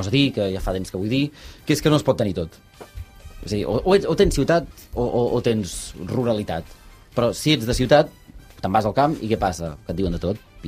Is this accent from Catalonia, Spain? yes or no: yes; Barcelona, Catalonia, Spain; Jo sóc de Vallcarca. Doncs què som? Som ciutat o som muntanya? Estem ja al límit.